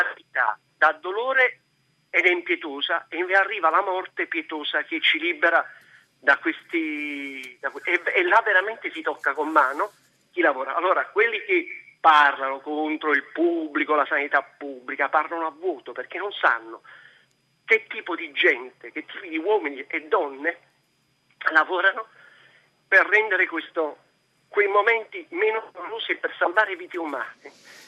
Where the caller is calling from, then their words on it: Naples, Campania, Italy; siamo da Napoli.